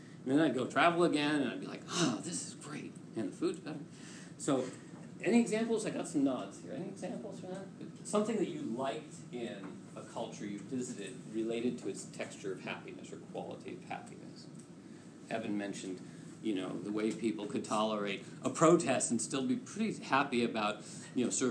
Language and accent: English; United States; because I'm an American, I grew up here, I feel very much like an American.